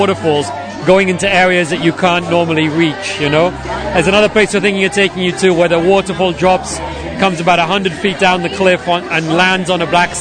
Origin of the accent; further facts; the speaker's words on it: England, United Kingdom; now in Dominica; Originally, I'm from England, a long, long time ago. ago. But between Dominica and England, I lived in all sorts of different places. But now I'm in Dominica.